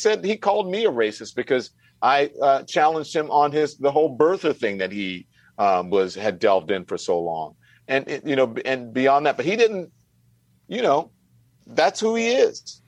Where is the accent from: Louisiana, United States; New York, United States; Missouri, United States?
Louisiana, United States; And I grew up in Louisiana. I've seen a lot of poor white people.